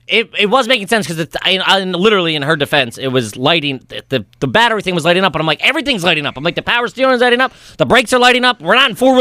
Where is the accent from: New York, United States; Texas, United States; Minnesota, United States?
New York, United States; You know I'm from New York.